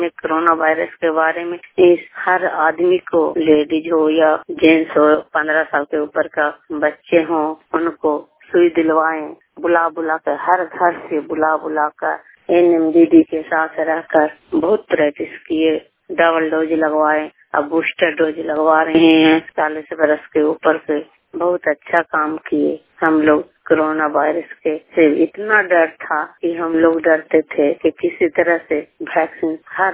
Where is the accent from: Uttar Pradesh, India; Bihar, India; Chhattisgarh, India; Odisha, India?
Bihar, India; Darwara; दरवारा पंचायत के रहने वाली हूँ, थाना नौसरा, जिला नालंदा।